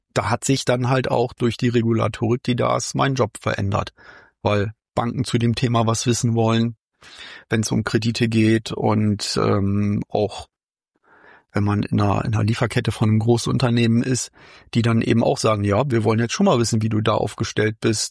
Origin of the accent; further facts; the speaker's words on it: Bremen, Germany; ich komme aus dem Norden in Bremen